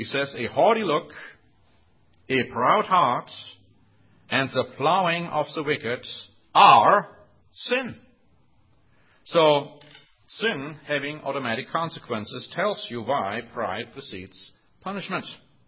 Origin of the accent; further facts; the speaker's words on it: Germany; accent: German; English is a second language; And here comes my German accent through.